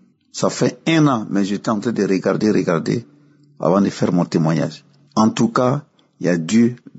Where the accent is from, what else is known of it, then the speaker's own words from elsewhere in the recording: Côte d’Ivoire; Je suis ivoirien. J'appelle pour faire un grand témoignage.